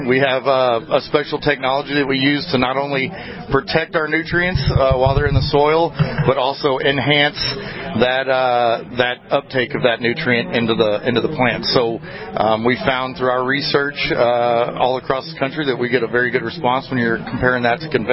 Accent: Texas, United States; I'm from Texas, and this is glorious, I can tell you.

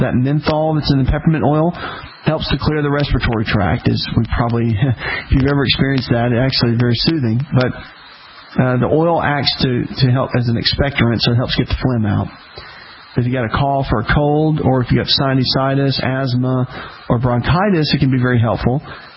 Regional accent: the South, United States; Now, listen, I grew up in the South. I grew up fishing catfish, humongous catfish I would catch.

